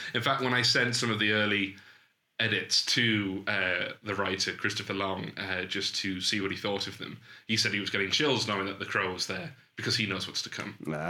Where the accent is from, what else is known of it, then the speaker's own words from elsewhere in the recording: Durham, North East England, United Kingdom; accent: northern; My accent is not very typical of Durham. Sometimes I get asked where I'm from, and I'm like, I'm from here.